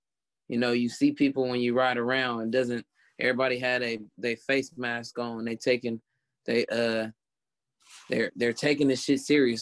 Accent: California, United States; that's Bay Area culture, Bay Area slang. Yeah. I'm from the Bay Area.

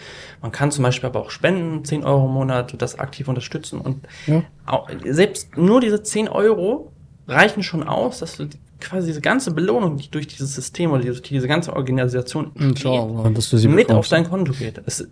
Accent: Hanover, Lower Saxony, Germany; ich komme aus Hannover

